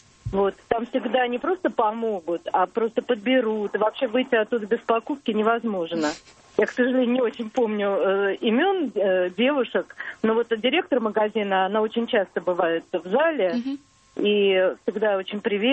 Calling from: Moscow, Russia; Я из Москвы звоню.

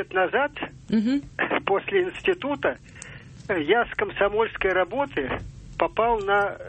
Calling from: Ozyory, Moscow Oblast, Russia; Я из Озер, недалеко от Москвы.

